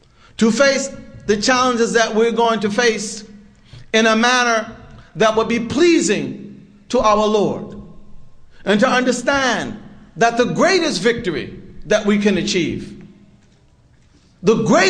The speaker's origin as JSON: {"language": "English", "town": "Philadelphia", "region": "Pennsylvania", "country": "United States", "tie": "born or raised there", "said": "I grew up in Philadelphia, not the suburbs, the real Philadelphia."}